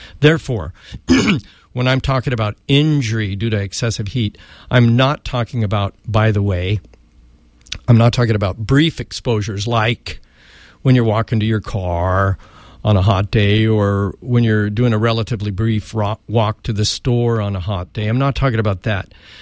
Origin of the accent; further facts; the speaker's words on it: Chico, California, United States; Okay, Chico's my hometown, so summer's always been hot here, right?